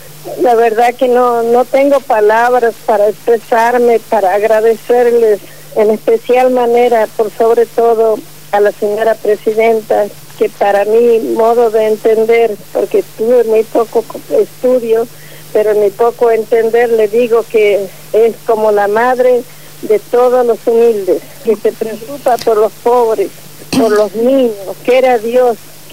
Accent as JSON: {"language": "Spanish", "country": "Argentina", "said": "que todos podamos unirnos como argentinos"}